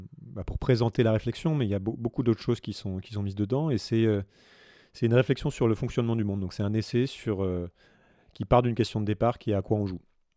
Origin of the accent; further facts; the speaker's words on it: Île-de-France, France; born there; Alors je suis né en France, en région parisienne, voilà, dans une famille classe moyenne tout à fait normale. Père cadre, mère institutrice